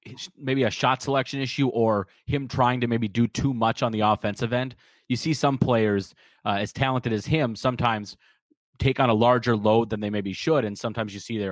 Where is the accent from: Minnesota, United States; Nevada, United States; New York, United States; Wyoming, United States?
Minnesota, United States; And I'll tell you right now, as a Timberwolves fan, I'm being from Minnesota